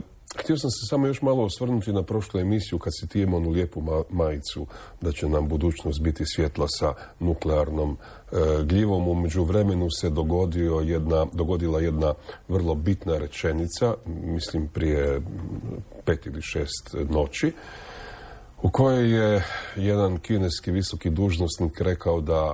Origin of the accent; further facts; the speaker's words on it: Istria County, Croatia; Mada, ta, evo, kod nas u Istri smrtnost koja ima veze sa karcinomom